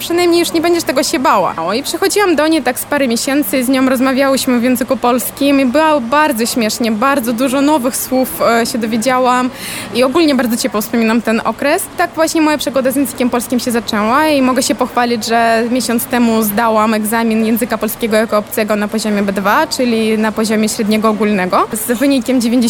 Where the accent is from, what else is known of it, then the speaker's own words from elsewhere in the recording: Kharkiv, Kharkiv Oblast, Ukraine; now in Poland; Chociaż przyjechałam z bardzo dużego miasta, z Charkowa, w którym mieszka obecnie 2 miliony mieszkańców, które liczy około 40 uniwersytetów na swoim terenie.